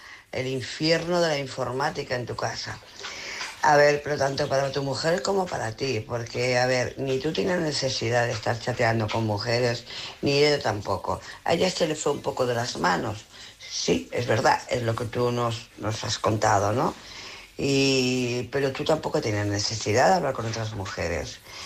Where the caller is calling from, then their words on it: Barcelona, Catalonia, Spain; de Barcelona.